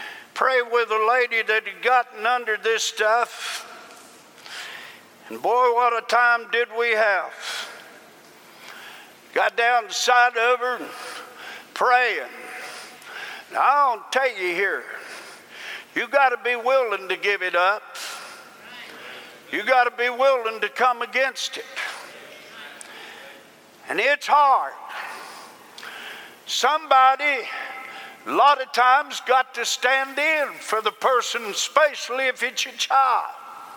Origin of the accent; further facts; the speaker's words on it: Madisonville, Tennessee, United States; just the other day in my hometown, Madisonville, Tennessee.